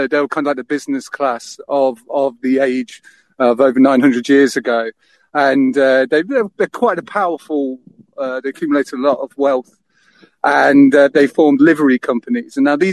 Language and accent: English; Leicester, East Midlands, United Kingdom; I'm a Leicester lad, born and raised in Leicester.